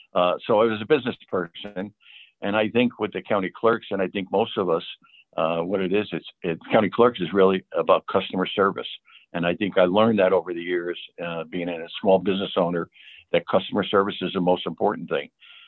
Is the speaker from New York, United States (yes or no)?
yes; Troy, New York, United States; now in North Greenbush, United States; We reside in North Greenbush. I was born and raised in Troy.